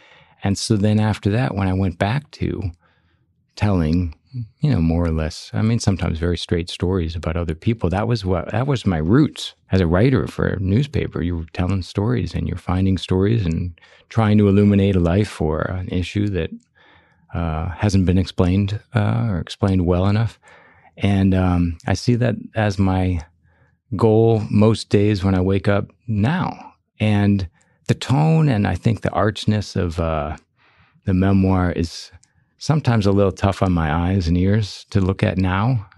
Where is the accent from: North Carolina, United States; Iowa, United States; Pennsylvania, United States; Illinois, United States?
Illinois, United States; Chicago; when I was growing up in Chicago, we just called it sarcasm